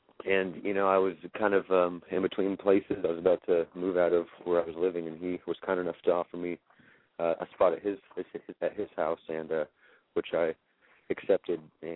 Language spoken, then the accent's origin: English; Georgia, United States; I grew up right outside of Atlanta, in just a small suburban area